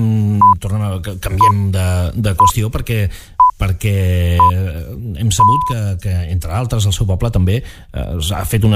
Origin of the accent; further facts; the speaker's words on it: Pals, Catalonia, Spain; jo sóc de Pals